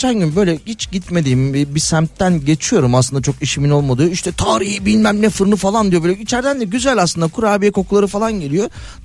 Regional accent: Istanbul, Turkey; benim yıllar yılı doğma büyüme İstanbul olarak görmediğim birkaç nokta var.

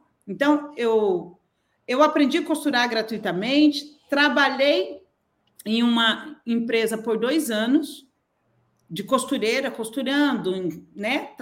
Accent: Apucarana, Paraná, Brazil; De Apucarana, no Paraná.

